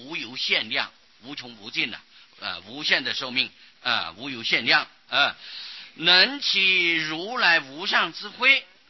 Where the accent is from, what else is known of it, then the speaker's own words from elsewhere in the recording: China; 我们中国人平常都是用油点灯了啊。